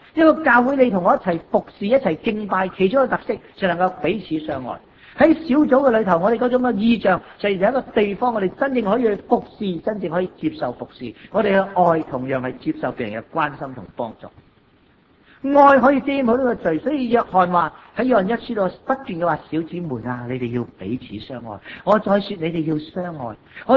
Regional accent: China; 我哋中國人係團結一家

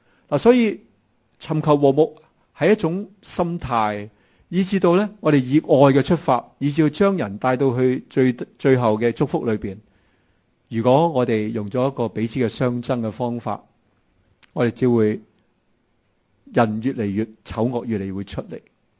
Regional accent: China

